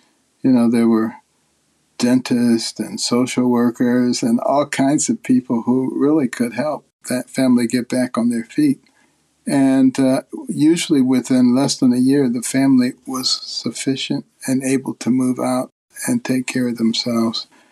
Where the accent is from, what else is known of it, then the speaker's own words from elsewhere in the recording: Detroit, Michigan, United States; also born or lived in Boston; growing up in Detroit and in Boston and in some pretty rough environments, I never had any problems with police.